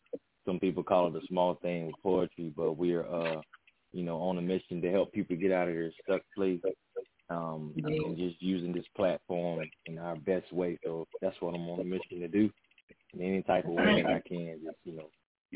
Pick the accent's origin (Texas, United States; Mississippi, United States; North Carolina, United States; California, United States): North Carolina, United States; Grifton; also born or lived in Kinston; And then I mentioned I'm from Kinston and was raised in Grifton. I'm North Carolina bred, and I should wear it more.